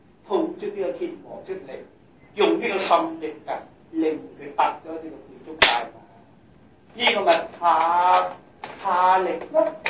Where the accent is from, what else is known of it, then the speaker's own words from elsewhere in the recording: Guangdong, China; born there; 我们生在中国岭南那个天方，以有的不正啊，岭南人讲话呢，不懂这个普通话的，普通话唔识讲又唔识懂